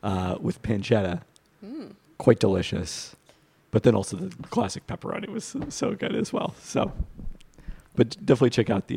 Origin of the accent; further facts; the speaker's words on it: Washington, United States; The inspiration behind my burger comes from being a Puerto Rican growing up in the Washington state.